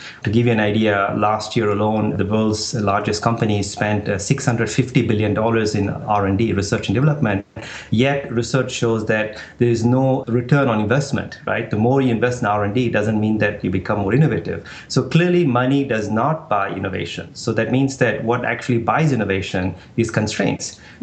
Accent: India; I grew up in India in the 70s

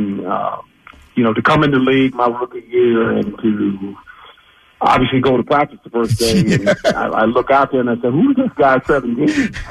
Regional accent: West Coast, United States; I'm a Philly guy. And I'm from the West Coast, man. I'm from the West Coast.

